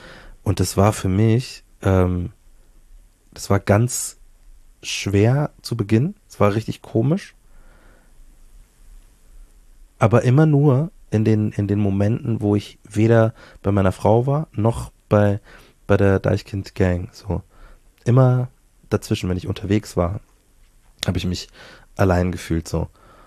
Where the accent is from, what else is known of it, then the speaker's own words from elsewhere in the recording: Bavaria, Germany; accent: Bavarian; Ich habe den Dialekt ja von meiner Mutter. So, meine Mom ist die das Bayerische in mich installiert hat.